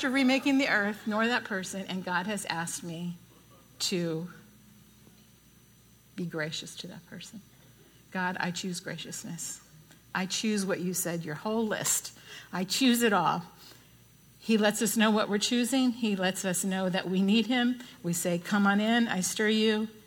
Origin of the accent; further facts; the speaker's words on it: California, United States; I never heard of a Mennonite. I'm from California. We don't have Mennonites in California.